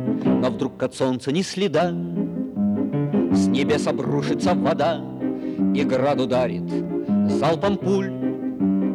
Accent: Bishkek, Kyrgyzstan; как только узнают, что я из Фрунзе, обязательно нет-нет, да кто-то спросит об Иссык-Куле.

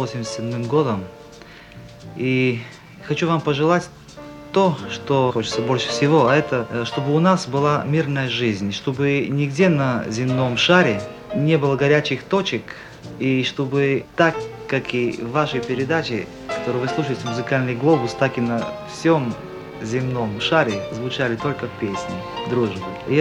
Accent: Bulgaria; Здравствуйте, я из Болгарии

